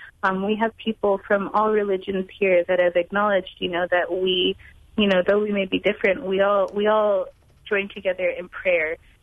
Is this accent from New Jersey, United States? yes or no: no; Minneapolis, Minnesota, United States; I grew up in Minneapolis, but I think I'm still ill-prepared for the weather here.